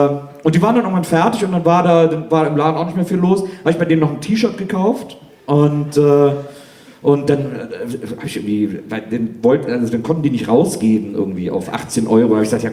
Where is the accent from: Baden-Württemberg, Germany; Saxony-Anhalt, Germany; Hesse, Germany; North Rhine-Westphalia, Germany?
North Rhine-Westphalia, Germany; Wesseling; weil ich komme aus Wesseling, das ist auch ein kleines Städtchen.